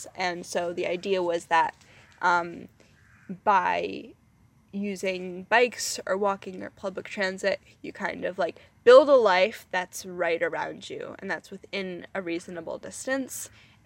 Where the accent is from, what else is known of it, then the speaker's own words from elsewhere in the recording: Springfield, Massachusetts, United States; Growing up in Springfield, I have to be honest, there was always a little bit of... I don't know. We kind of had a little bit of beef with Northampton, to be honest.